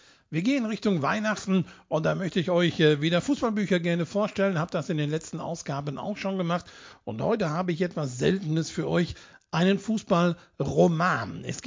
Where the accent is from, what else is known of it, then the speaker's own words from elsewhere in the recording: North Rhine-Westphalia, Germany; Also bei uns in Münsterland hat man ein Buch durchgelesen. Das ist hier so unser lokaler Synonym, wie wir das machen.